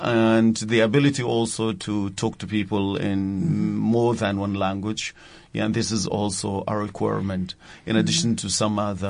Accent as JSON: {"language": "English", "country": "Sudan", "moved": "as an adult", "lives_now": "United States", "said": "I came from Sudan in 2014."}